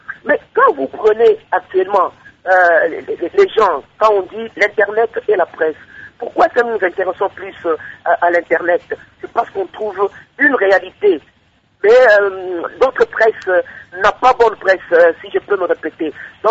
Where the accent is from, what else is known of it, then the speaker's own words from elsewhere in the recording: DR Congo; Il y a un problème sérieux ici chez nous, au Congo